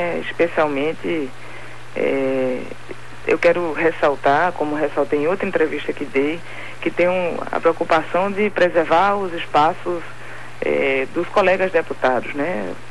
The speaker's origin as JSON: {"language": "Portuguese", "town": "Caruaru", "region": "Pernambuco", "country": "Brazil", "said": "Eu venho de Caruaru"}